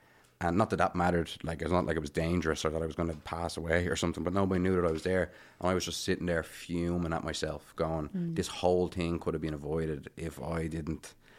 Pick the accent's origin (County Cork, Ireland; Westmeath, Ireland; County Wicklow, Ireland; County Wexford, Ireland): County Wicklow, Ireland; Bray; also born or lived in Dublin; It depends who you're telling. If I'm telling someone that's not from Ireland, where are you from? I say Dublin.